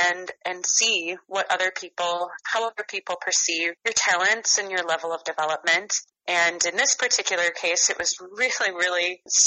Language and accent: English; Streator, Illinois, United States; I actually run a nonprofit music training program in my hometown of Streeter for young high school-aged musicians.